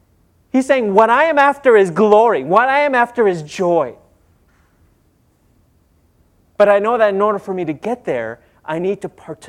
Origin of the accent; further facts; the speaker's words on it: Minnesota, United States; I'm a big Minnesota Vikings fan. I grew up in Minnesota